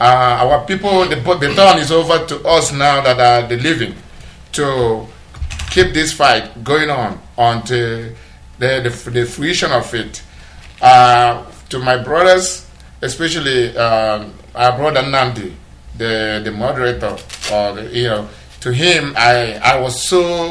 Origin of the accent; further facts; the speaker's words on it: Amuriomanze, Imo, Nigeria; also born or lived in San Francisco Bay Area; now in Atlanta, United States; I'm from Amuriomanze in Isu local government area of Imo State. I live in Atlanta, recently moved from San Francisco Bay Area, having lived there for a couple of years now.